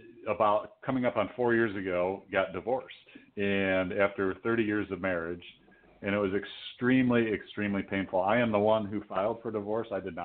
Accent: Toledo, Ohio, United States; Well, I'm from the Toledo, Ohio area, Northwest Ohio, and in Buckeye country, and have lived here most of my life

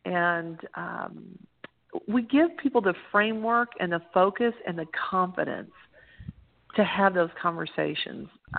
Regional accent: Texas, United States; I tell people, you know, I'm from Texas, we call them daddy

